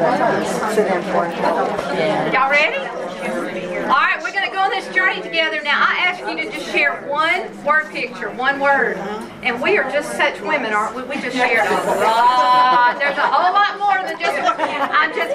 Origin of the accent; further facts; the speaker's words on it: Hawaii, United States; now in Mississippi, United States; I came to Mississippi. I'm from Hawaii.